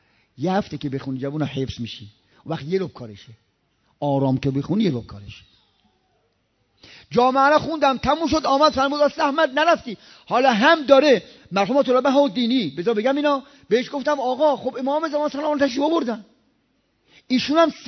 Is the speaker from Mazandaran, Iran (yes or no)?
no; Rasht, Gilan, Iran; تو من بچه رشتم، اینجا ترکیه است